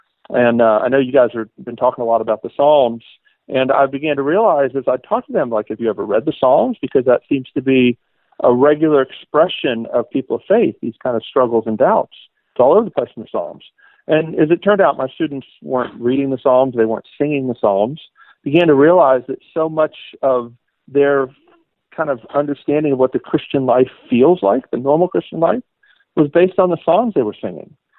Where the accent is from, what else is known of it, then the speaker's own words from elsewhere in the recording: Baltimore, Maryland, United States; also born or lived in Boston; So I grew up in the Baltimore area, got converted in high school, went to Berklee College of Music up in Boston.